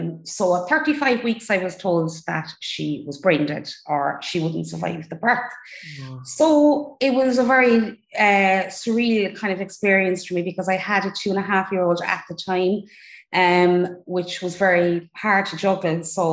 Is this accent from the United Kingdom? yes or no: no; Cork, Munster, Ireland; So basically, I'm 48. I'm from Cork. I married with two children, 17 and 15.